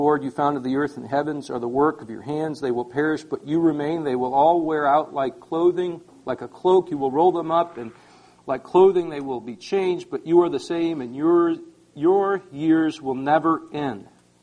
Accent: Niagara Falls, New York, United States; I grew up in Niagara Falls, New York, in an Italian Roman Catholic family.

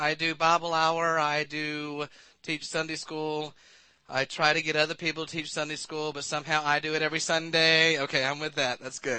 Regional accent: Palestine, Texas, United States; also born or lived in San Antonio; I'm from San Antonio, Texas. I grew up in East Texas in Palestine.

